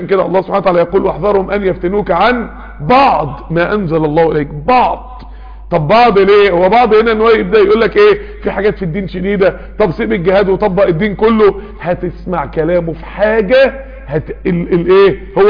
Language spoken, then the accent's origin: Arabic; Egypt; ده انا مصري